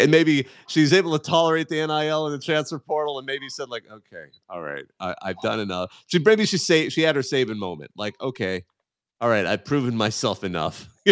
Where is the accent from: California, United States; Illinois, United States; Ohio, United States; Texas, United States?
California, United States; Bakersfield; he was from my hometown of Bakersfield, but it's just Bakersfield. Things always have a bad twist to them. That's my city. That's my hometown.